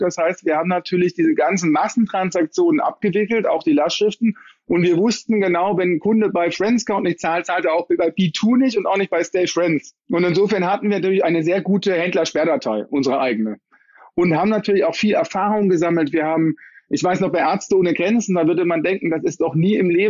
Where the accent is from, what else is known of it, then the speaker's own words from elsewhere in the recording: Heidelberg, Baden-Württemberg, Germany; als typischer Heidelberger habe ich Volkswirtschaftslehre studiert